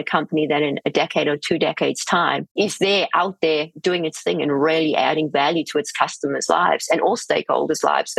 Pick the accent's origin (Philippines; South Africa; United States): South Africa; It was tough growing up in South Africa.